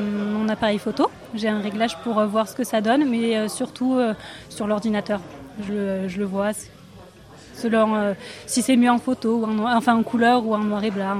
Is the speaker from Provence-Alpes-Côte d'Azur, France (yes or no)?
yes; Gap, Provence-Alpes-Côte d'Azur, France; je suis de Gap